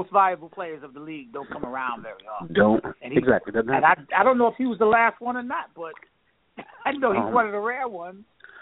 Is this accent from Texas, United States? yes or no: no; Queens, New York, United States; I'm one of those guys that, like you, Hot Rod, is I'm from Queens, New York.